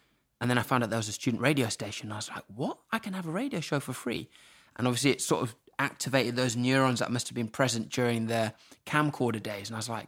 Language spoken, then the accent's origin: English; Norwich, East of England, United Kingdom; If I grew up in London, I would meet all kinds of people by the time I was 18. But in Norwich, I've met a very specific type of person.